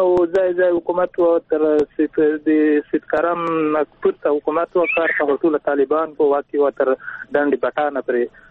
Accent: Paktia, Afghanistan; او زه د پکتیا نه ورغلی یم

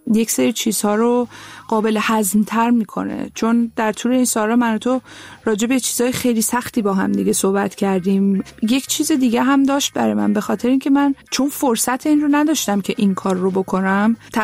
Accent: Tehran, Tehran Province, Iran; born there; من تهران به دنیا آمدم، پدر مادرم هم تهران به دنیا آمدن، ولی بخش بزرگی از خانواده 75% درصدش آذری هستن.

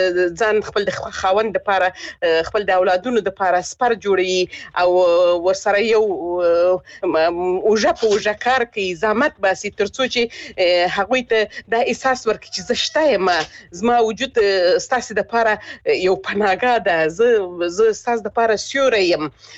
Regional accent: Helmand, Afghanistan; زه خپل د هلمند ولایت څخه يم، هلمند ولایت کې د لری پرتو سیمو کې زه همیشه تاګ را تاګ کلیوالو سره لرم، دوستانو سره، ځکه چې خپل د کلی خلک یو.

